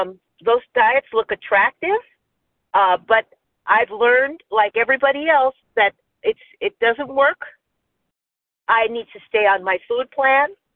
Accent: Palmdale, California, United States; I'm from Palmdale, California, in the county of Los Angeles.

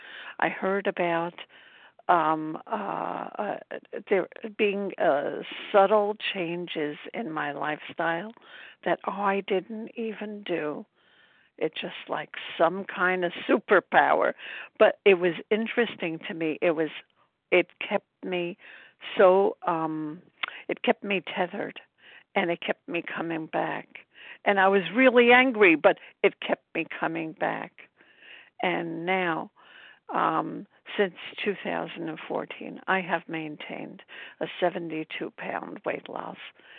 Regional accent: Brooklyn, New York, United States; I'm from Brooklyn, New York, and I'm so grateful to be recovering

